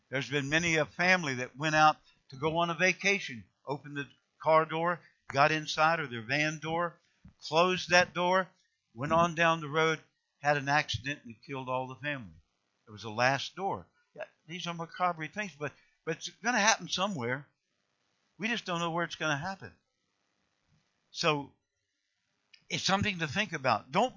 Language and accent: English; Roanoke, Virginia, United States; born there; My dad showed me that house that I was born in Roanoke.